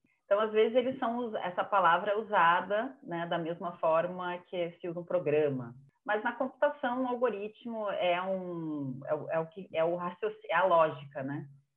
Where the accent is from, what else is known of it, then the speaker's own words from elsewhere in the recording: Porto Alegre, Rio Grande do Sul, Brazil; now in São Paulo, Brazil; eu sou de Porto Alegre também.